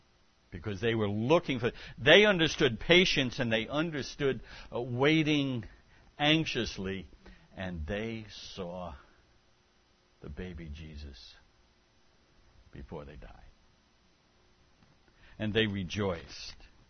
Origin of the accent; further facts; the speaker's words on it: New York City, New York, United States; born there; New York City's not bad. I was born in New York City.